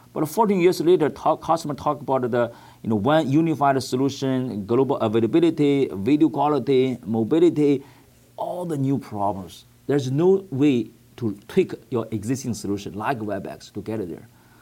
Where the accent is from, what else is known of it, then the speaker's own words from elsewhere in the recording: China; born there; English is a second language; I was born in China, and I was in Beijing 1994, 1995, 1996.